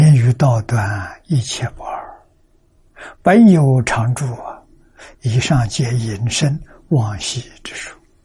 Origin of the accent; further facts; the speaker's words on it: China; 我们中国人讲的本善大学里面讲的至善